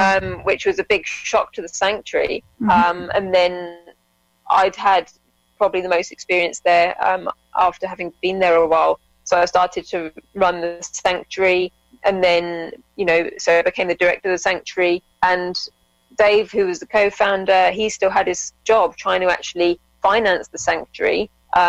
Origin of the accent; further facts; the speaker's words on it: England, United Kingdom; I've always volunteered in England. I grew up in England